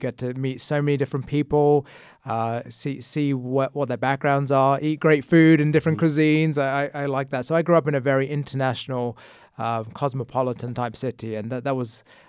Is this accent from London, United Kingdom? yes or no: yes; London, United Kingdom; You know, I loved growing up in London. I was born and raised there. And to be honest, I never wanted to leave London.